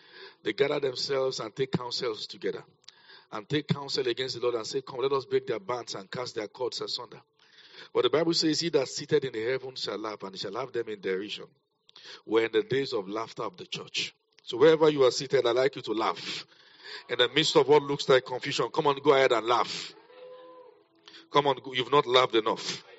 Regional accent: Nigeria; And as a Nigerian, one who has been trusting God for the liberation of this nation

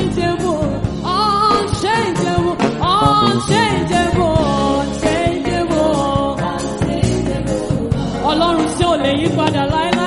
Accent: Nigeria; country is still my country. I am still a Nigerian. If I live abroad, if I am living abroad now

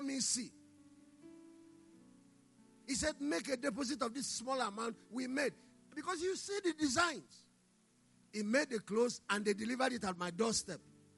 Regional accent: Anambra, Nigeria; I'm from Anambra State, so you know the story of Anambra.

